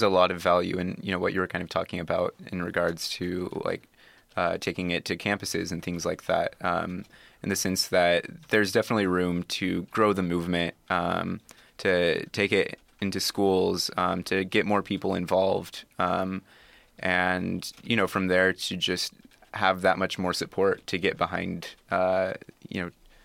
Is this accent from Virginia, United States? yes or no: no; Kansas, United States; moved away as an adult; now in Los Angeles, United States; I grew up in Kansas. I moved out here to LA 3 years ago.